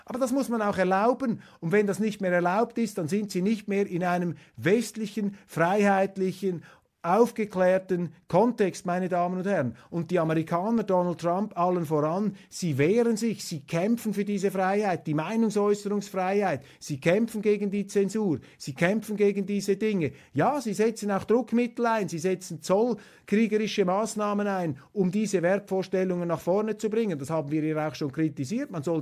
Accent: Switzerland; Und ich muss Ihnen sagen, als Schweizer, ich finde es ganz wichtig, dass wir die Freundschaft zu den Vereinigten Staaten gerade in dieser Phase pflegen

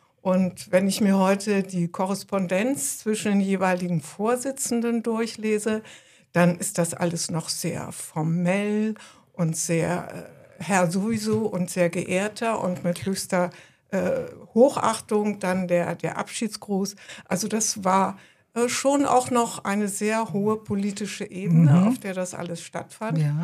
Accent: Northern Germany, Germany; ich bin ja Norddeutsche und bin noch gar nicht so lange hier in Franken.

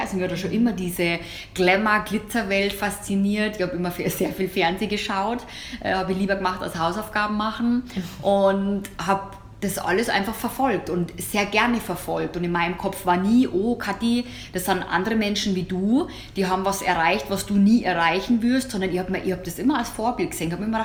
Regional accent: Bavaria, Germany; komme ja eigentlich eher aus dem ländlichen Teil von Bayern. Also ich bin in der Nähe München aufgewachsen

